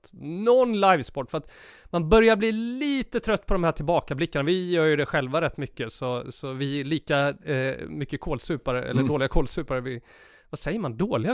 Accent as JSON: {"language": "Swedish", "country": "Sweden", "said": "jag måste säga det, som svensk är det ju tidernas ögonblick, idrottsögonblick, när Ravelli tar straffen."}